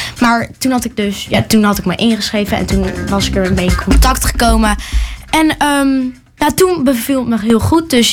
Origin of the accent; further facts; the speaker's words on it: Amsterdam, North Holland, Netherlands; born there; Ik ben 11 jaar. Ik ben geboren in Amsterdam.